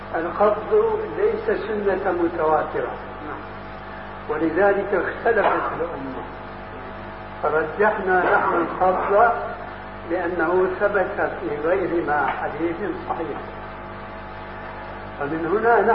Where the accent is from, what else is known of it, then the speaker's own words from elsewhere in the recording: Syria; لابد أنكم سمعتم بحجب معروف هنا وعندنا في سوريا